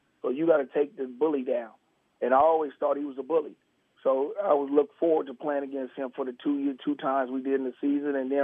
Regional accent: Oakland, California, United States; You know, Monty, you know, Monty, growing up in Oakland, man, how I was, man.

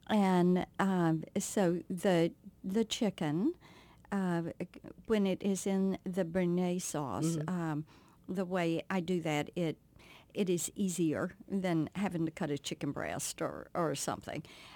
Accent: Mississippi, United States; You're talking to a girl that grew up with pecan trees. I grew up in South Mississippi.

